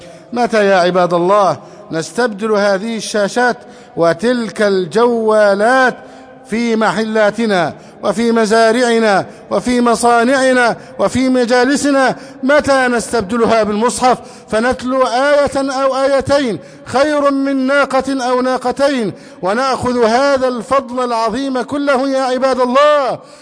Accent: Egypt

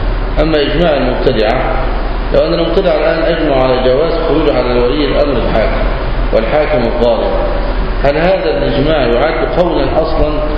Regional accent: Egypt; المشتهر عندنا في مصر

